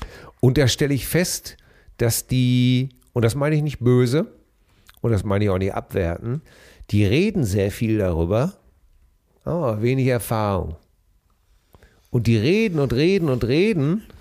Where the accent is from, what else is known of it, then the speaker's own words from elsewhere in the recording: Hamm, North Rhine-Westphalia, Germany; Bei uns in Hamm gibt es auch einen Spezialausdruck, der heißt Jaust.